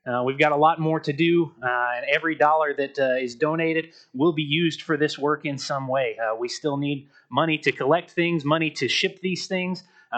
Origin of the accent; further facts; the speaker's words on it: Georgia, United States; I'm from Georgia. I have no idea where Blairsville, Georgia is.